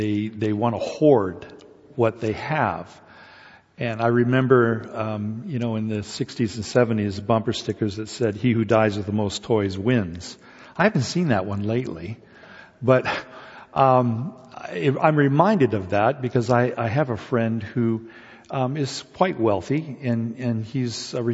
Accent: South Korea; growing up in Korea, I was born, the Korean War ended in 1953 and I was born in 1954. So I grew up in an economy and in a country that was ravaged by war.

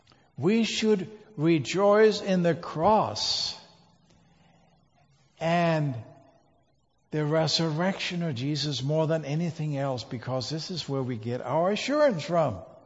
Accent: Denmark; English is a second language; now in United States; because I'm from Denmark, I grew up with a game called soccer, not American football.

